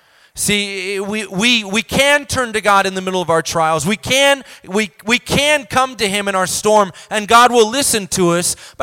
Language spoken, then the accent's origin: English; Indiana, United States; I'm from Indiana, so I probably could have gotten there without directions